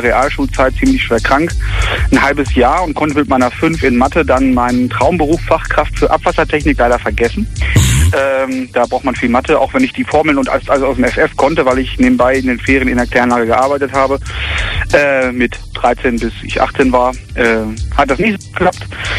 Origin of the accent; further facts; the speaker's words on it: Lower Saxony, Germany; ich komme aus der Ecke Hannover und das ist irgendwie so drin, das kann man ja immer sagen.